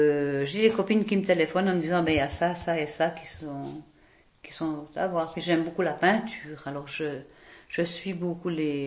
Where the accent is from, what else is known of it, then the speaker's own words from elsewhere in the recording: Boudry, Neuchâtel, Switzerland; Mais en fait, je suis née à Boudry et puis mes parents sont venus habiter avec leur bébé.